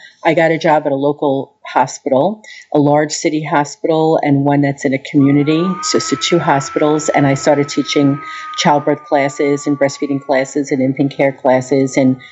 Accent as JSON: {"language": "English", "town": "Long Island", "region": "New York", "country": "United States", "said": "I'm from Long Island, so I know what it's like"}